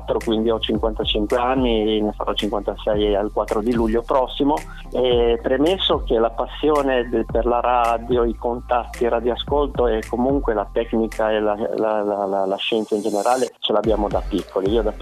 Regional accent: Genoa, Liguria, Italy; il mio primo lavoro importante in Marconi Italiana a Genova, perché sono di Genova.

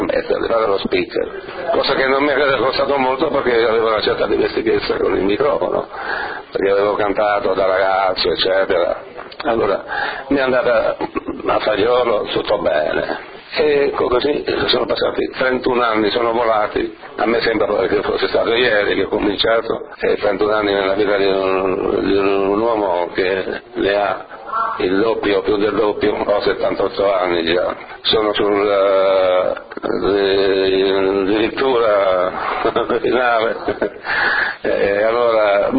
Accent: Molise, Italy; now in Argentina; Io, come ben sapete, sono molisano dell'Alto Molise, un paesetto dell'Alto Molise, emigrai in Argentina assieme a mio padre nel 1950

